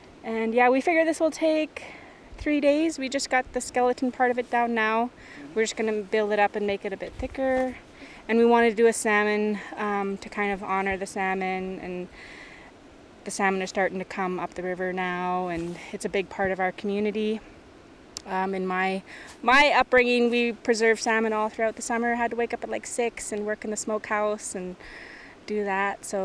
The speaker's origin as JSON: {"language": "English", "town": "Kispiox", "region": "British Columbia", "country": "Canada", "lives_now": "Gitanmaax, Canada", "said": "I come from Kispiax. I live in Gittimax, and we are on Gitsan territory right now."}